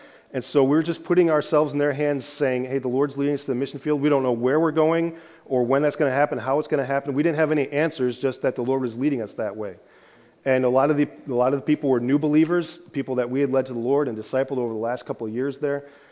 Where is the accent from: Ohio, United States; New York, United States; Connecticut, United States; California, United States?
New York, United States; Henrietta; I grew up here in New York State, south of Rochester, in Henrietta.